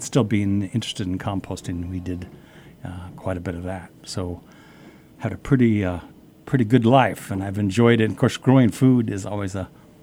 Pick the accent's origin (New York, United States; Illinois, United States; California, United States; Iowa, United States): California, United States; Los Angeles; Yeah, well, I was raised in Los Angeles, so I didn't actually have very much gardening